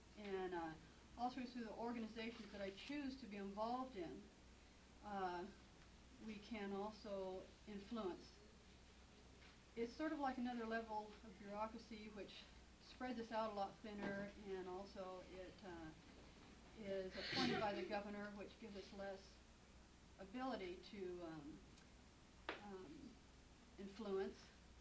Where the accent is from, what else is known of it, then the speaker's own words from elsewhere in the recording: Juneau, Alaska, United States; I'm from Juneau, 5896 Lund Street.